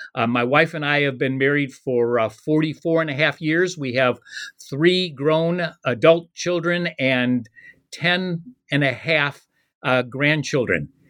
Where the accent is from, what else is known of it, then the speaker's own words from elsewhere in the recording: Chicago, Illinois, United States; I was born and raised in Chicago